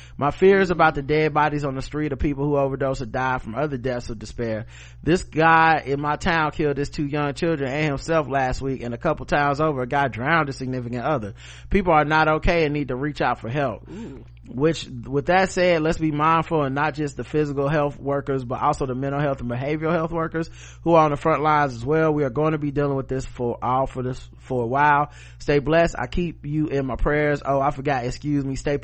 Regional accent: South Carolina, United States; moved away as an adult; now in Ogden, United States; I'm a middle-aged brother, born and raised in South Carolina, currently living and teaching in Ogden, Utah. I haven't moved out here with my family in 2015.

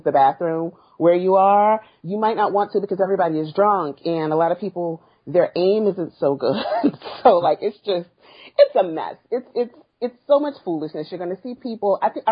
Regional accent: New Orleans, Louisiana, United States; moved away as an adult; I was born in New Orleans. I lived in New Orleans until I was 28.

